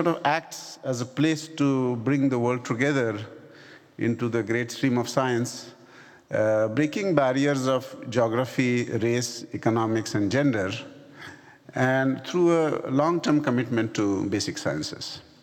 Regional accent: India; since I come from India.

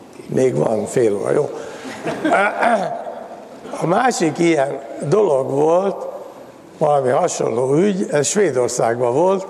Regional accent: Hungary; de ezt elfogadták azzal, hogy mi magyarok vagyunk

